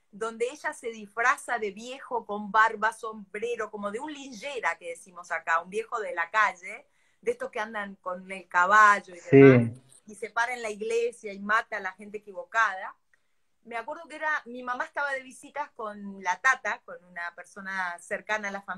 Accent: Concordia, Entre Ríos, Argentina; accent: Argentine, Concordia; fue mi maestra de acento, para que yo no hable como argentina concordiense, para que hable supuestamente lo más neutro posible

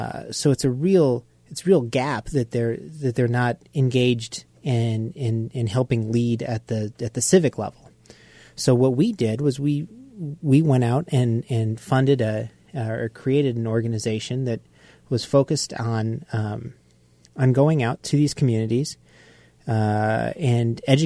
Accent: Des Moines, Iowa, United States; born there; I was born here in Des Moines, so I kind of defied the trend, one of the few Des Moines or Iowa guys that goes to Grinnell

